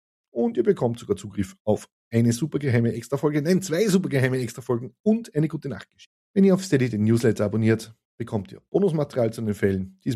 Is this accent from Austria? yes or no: yes; Gmünd, Lower Austria, Austria; Ich bin nämlich in Gmünd zur Schule gegangen. Das ist jene Stadt im Waldviertel, in der die Grenze mit durchs Stadtgebiet verlaufen ist.